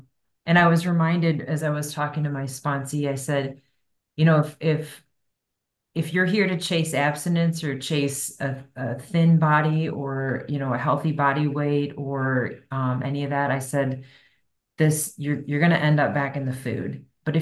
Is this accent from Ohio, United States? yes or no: yes; Cincinnati, Ohio, United States; I'm a recovered compulsive overeater. I am from Cincinnati, Ohio.